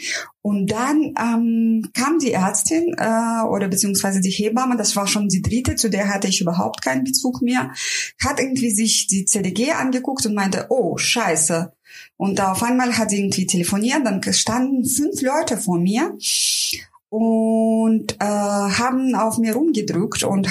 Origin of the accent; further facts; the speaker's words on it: Russia; ich bin ja Russin, ich will ja keinen Aufstand machen